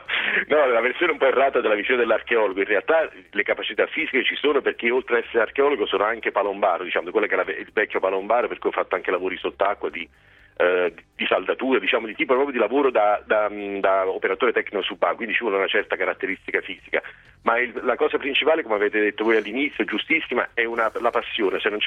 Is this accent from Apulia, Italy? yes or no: no; Pozzuoli, Campania, Italy; Io sono di Pozzuoli, quindi ho vissuto sempre con l'archeologia, diciamo, proprio di fronte casa.